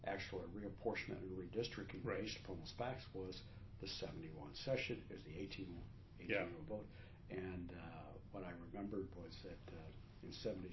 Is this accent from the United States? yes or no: yes; Eugene, Oregon, United States; I'm a lawyer and I was from Eugene. I lived in Junction City.